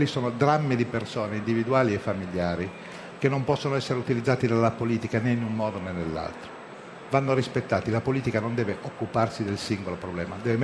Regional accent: Cuneo, Piedmont, Italy; Ripeto, sono di Cuneo.

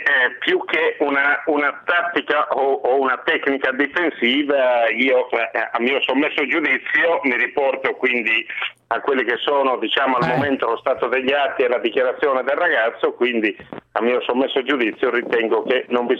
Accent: Sardinia, Italy; io sono sardo e non porto il coltello in tasca

